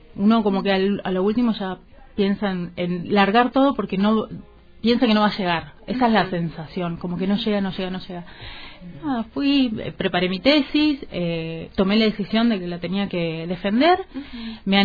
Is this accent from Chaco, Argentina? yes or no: yes; Chaco, Argentina; Cuando terminé, me fui a estudiar un año en al Chaco, porque soy oriunda del Chaco.